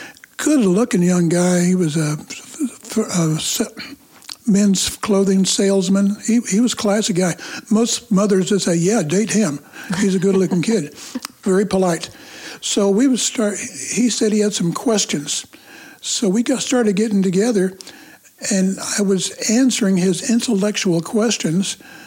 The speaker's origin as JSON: {"language": "English", "town": "Kansas City", "region": "Missouri", "country": "United States", "tie": "born or raised there", "said": "I became a believer at age 17 through Youth for Christ back in my hometown of Kansas City."}